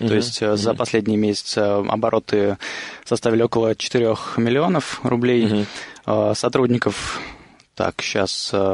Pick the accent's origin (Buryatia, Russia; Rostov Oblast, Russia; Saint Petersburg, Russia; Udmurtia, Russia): Udmurtia, Russia; Izhevsk; now in Moscow, Russia; Мне 25 лет, я из города Ижевска.